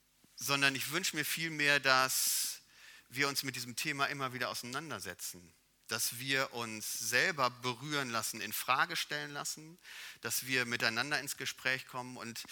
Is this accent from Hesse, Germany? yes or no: no; North Rhine-Westphalia, Germany; wie ich als Ostwestfale sagen würde